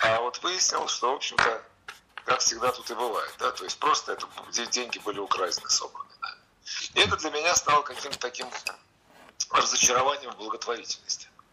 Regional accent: Kharkiv, Kharkiv Oblast, Ukraine; родом мы тоже из Харькова.

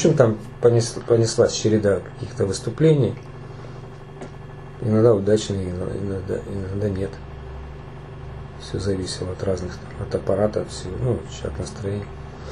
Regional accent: Kharkiv, Kharkiv Oblast, Ukraine; also born or lived in Pechenihy; Ну как, я родился в Печенегах, родители строители, ну как обычные советские люди, из разных мест, отец под Питера, мать с Черниговской области. Поэтому в Харьков приехали, мне уже было 5 лет.

